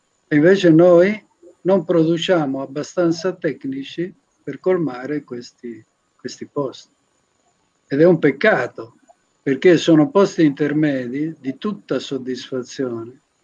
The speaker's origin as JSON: {"language": "Italian", "country": "Argentina", "tie": "born or raised there", "first_language": "Spanish", "second_language": "Italian", "moved": "yes", "said": "Io sono cresciuto in Argentina"}